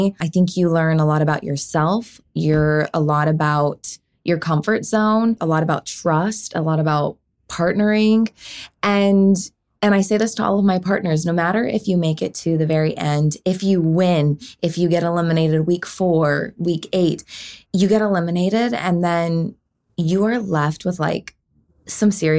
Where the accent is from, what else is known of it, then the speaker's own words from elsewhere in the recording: Utah, United States; these are never words I'd ever heard of growing up in Utah, dancing on a competition stage, you know?